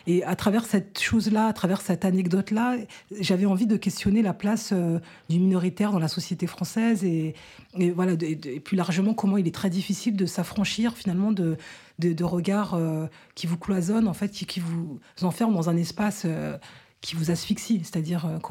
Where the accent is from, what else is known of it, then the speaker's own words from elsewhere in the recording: France; born there; moi, je suis née en France sous le régime du droit du sol.